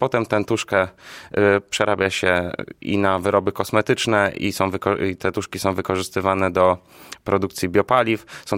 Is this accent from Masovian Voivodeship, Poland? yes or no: no; Nowy Sącz, Lesser Poland, Poland; Nowego Sącza, dokładnie.